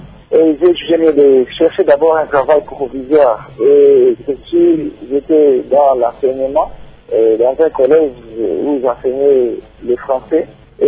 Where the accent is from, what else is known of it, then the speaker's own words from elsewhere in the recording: DR Congo; je suis congolais